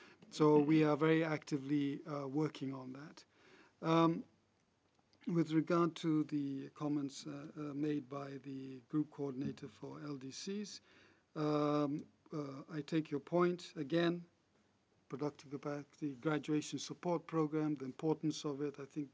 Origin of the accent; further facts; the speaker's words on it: Ghana; I come from Ghana